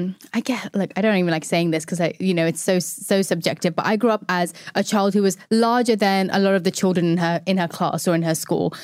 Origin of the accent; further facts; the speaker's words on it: India; And then again, my mom, I didn't get into being a doctor as every Indian wants to be a doctor.